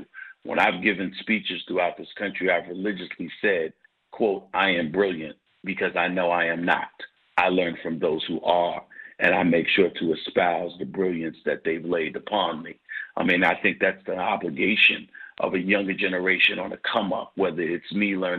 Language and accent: English; New York, United States; now in Philadelphia, United States; But then I came from New York to Philly.